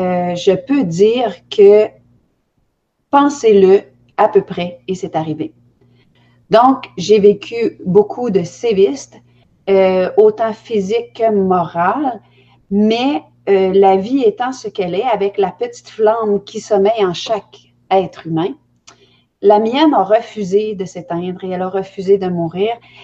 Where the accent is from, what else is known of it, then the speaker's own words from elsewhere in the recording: Quebec, Canada; also born or lived in Belgium; je suis née en Belgique, et mes parents nous ont amenés, ma famille et moi, au Québec pour nous donner, si on veut, à un culte secret et clandestin qui se voulait religieux.